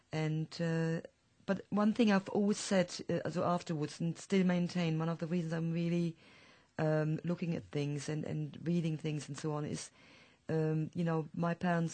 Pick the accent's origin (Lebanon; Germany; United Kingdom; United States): Germany; Yes, you're quite right. I'm from Germany.